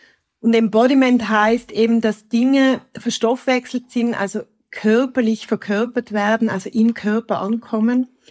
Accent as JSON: {"language": "German", "region": "Tyrol", "country": "Austria", "tie": "born or raised there", "accent": "Tyrolean mixed with Swiss", "lives_now": "Zürich, Switzerland", "said": "Ich bin ursprünglich aus Tirol, ich bin eine Nordtirolerin, bin in der Nähe von Innsbruck aufgewachsen, aber ich lebe seit 28 Jahren in Zürich und mein Sprachzentrum mischt, also das mischt Tiroler Worte mit der Schweizer Betonung."}